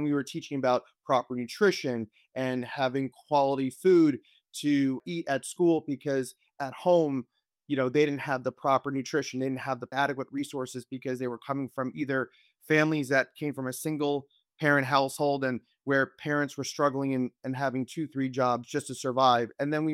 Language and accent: English; Tampa, Florida, United States; made such an impact at my high school and really in my hometown of Tampa, Florida, and the entire Tampa Bay community.